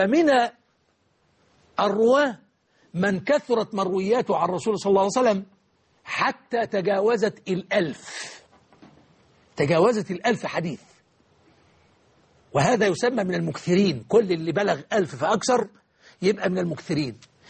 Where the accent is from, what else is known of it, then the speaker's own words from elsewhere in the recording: Egypt; في أجزاء كثيرة من بلدنا مصر العزيزة.